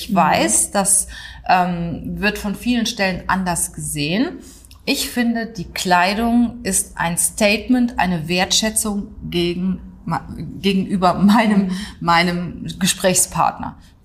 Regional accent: Germany; Wenn ich im Ausland bin, werde ich auch gefragt, wo kommen Sie denn her? Und ich sage dann auch ganz stolz, aus Deutschland.

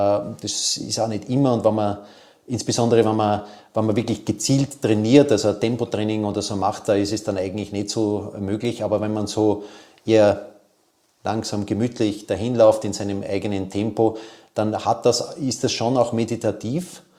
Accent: Vienna, Austria; Also es hat ja immer den Wien-Marathon gegeben und der ist bei uns im 6. Bezirk, wo ich aufgewachsen bin, immer zunächst einmal entlang der Gumpendorfer Straße gegangen, die Strecke.

